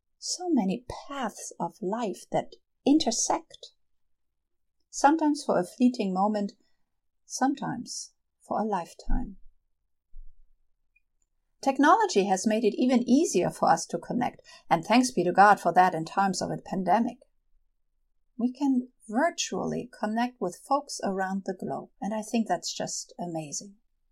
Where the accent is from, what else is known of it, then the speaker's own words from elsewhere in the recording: Germany; Even in my home country of Germany, where it's usually kind of green and moist all year round.